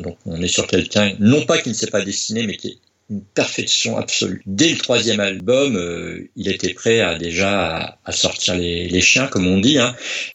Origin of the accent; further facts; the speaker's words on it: Vire, Normandy, France; born there; now in Port-en-Bessin, France; je suis un Normand d'origine, parce que je suis né à Vire, maintenant j'habite à Bayeux, à Port-en-Bessin, exactement un petit port à côté de Bayeux.